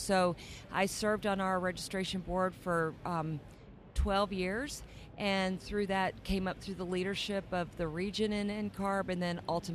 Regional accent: Texas, United States; Well, Mark, I grew up in Texas, and my parents always had a small piece of property

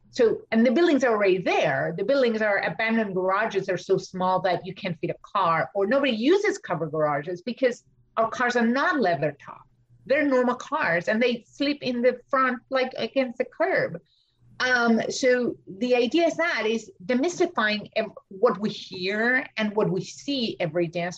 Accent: Argentina; English is a second language; now in United States; Now, I know I'm an immigrant. I'm from Argentina. English is my second language.

